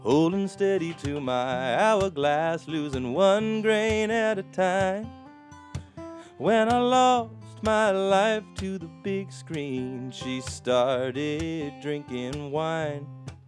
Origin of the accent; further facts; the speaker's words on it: United States; my role as a American white male